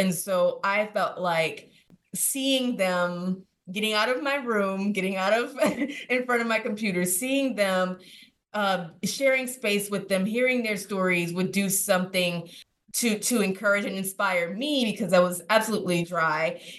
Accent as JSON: {"language": "English", "town": "New Orleans", "region": "Louisiana", "country": "United States", "tie": "born or raised there", "said": "And though I was born in New Orleans and raised outside of New Orleans"}